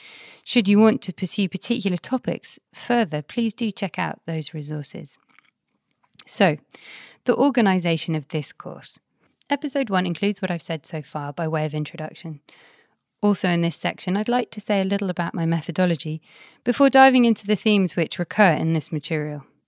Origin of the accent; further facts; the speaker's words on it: United Kingdom; first language English; I am female, white, British. My first language is English, though I have been studying Sanskrit for the past 8 years or so.